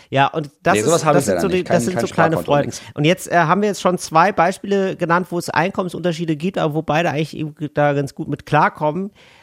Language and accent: German; Rhineland, Germany; Als Rheinländer im Schwabenland bekommt man oft die Krise